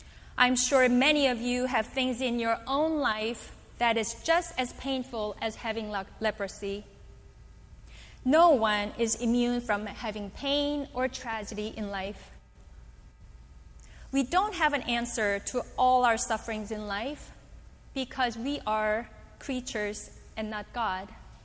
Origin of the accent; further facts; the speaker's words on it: Seoul, South Korea; English is a second language; also born or lived in Seattle, United States; now in Johns Creek, United States; I have been living in Johns Creek for 15 years, but I was born and raised in Seoul, Korea, immigrated to the United States, and lived in Seattle, Washington. I was born and raised in a fifth-generation Presbyterian family